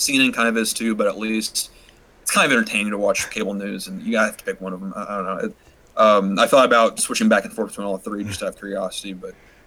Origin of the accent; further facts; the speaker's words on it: Georgia, United States; It's in my home state, Georgia, and in Alabama and other states.